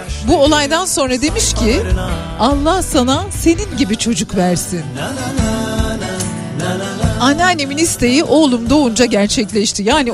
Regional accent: Ankara, Turkey; now in Istanbul, Turkey; Benim canım Ankara'm, doğduğum yer. İnsan doğduğu yerde mi? Olduğu yerde mi? Ama Ankara'nın yeri bir başkadır. Biz İstanbul'da Ankaralılar birbirimizi buluyoruz.

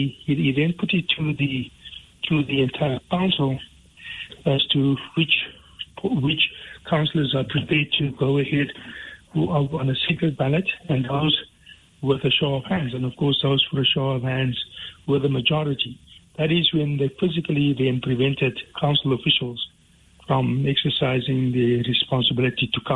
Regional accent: South Africa; So we as ordinary South African citizens have to stand up and be counted and say, not on our watch.

